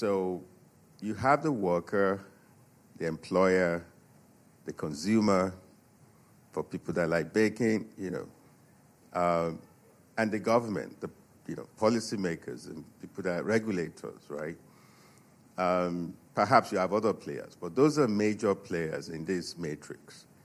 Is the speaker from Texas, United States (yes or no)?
yes; Texas, United States; I'm from Texas, just so if I ask something that goes off track, that's why.